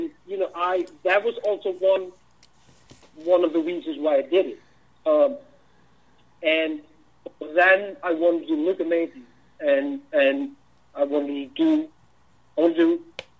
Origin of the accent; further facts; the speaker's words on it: Iceland; This is basically kind of loosely based on people that I grew up with here in Iceland